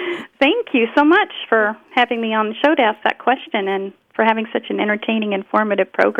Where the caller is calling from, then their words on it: Wilder, Vermont, United States; I'm calling from Wilder, Vermont.